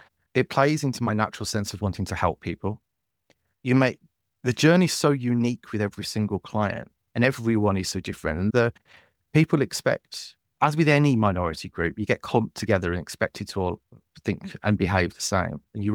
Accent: Scotland, United Kingdom; now in England; because I was moving from Scotland down to England, I asked for a copy of all my medical records

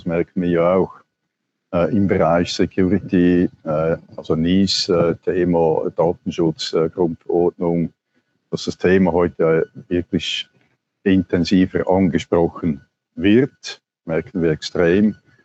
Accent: Switzerland; dass wir als Schweizer vielleicht noch nicht so uns gewohnt sind, darüber sprechen

